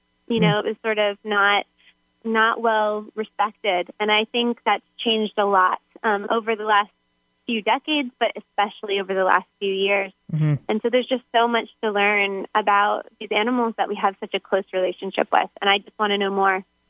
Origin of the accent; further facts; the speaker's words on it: Florida, United States; now in Oregon, United States; Originally, I'm from Florida.